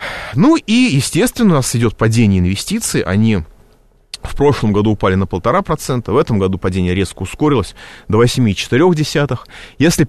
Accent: Moscow, Russia; В Москве получше. Я говорю это как москвич

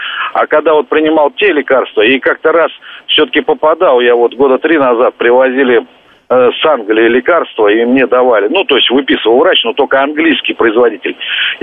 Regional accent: Podolsk, Moscow Oblast, Russia; я из Подмосковья, из города Подольска, вот.

